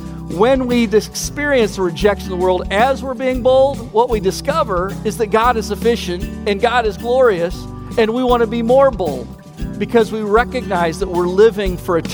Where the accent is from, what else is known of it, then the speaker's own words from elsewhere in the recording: Midwest, United States; I grew up in the Midwest, hadn't traveled much, hadn't even heard of a date shake.